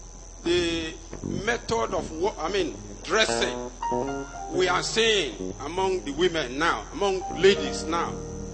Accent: Delta, Nigeria; I am a visitor, sir. And I came from Delta State.

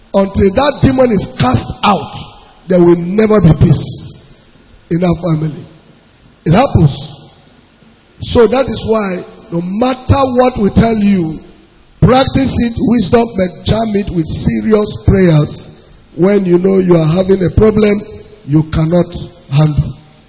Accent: Nasarawa, Nigeria; I am from Nasarawa State. I am married from a Delta Igbo woman.

